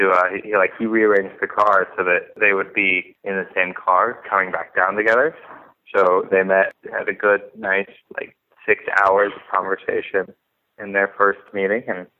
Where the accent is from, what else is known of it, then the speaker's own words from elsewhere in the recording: Salt Lake City, Utah, United States; also born or lived in Phoenix, Arizona; but grew up mostly in Salt Lake, up on the East Bench by the Hobo Zoo, and grew up there in a good, strong LDS family.